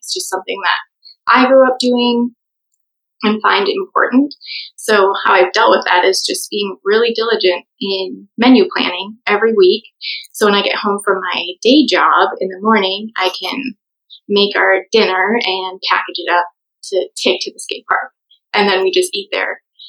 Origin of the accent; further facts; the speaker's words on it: Wisconsin, United States; born there; moved away as an adult; also born or lived in Minnesota; I've always lived in the Midwest. I was born in Wisconsin near Lake Michigan, and I moved to Minnesota for college.